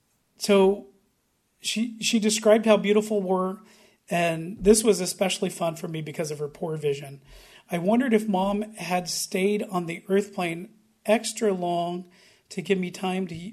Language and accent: English; Bishop, California, United States; I'm part Native American Indian, and I grew up on the Bishop Paiute Indian Reservation.